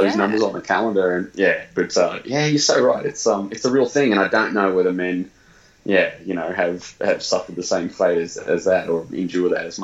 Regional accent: Australia; Like, do you remember the 1980s as a kid in Australia? It's absolutely freaking glorious.

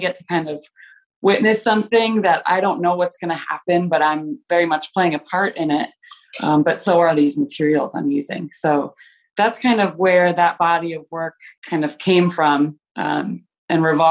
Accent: Stratford, Connecticut, United States; now in Albany, United States; I grew up in Stratford, Connecticut, so about 2.5 hours away from here. I moved to Albany in 2007 to pursue my BFA

